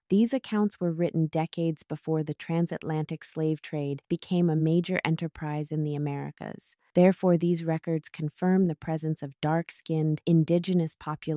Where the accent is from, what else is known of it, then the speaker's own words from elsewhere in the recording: Boston, Massachusetts, United States; I started in Massachusetts because that is where I'm from. I was born in Boston.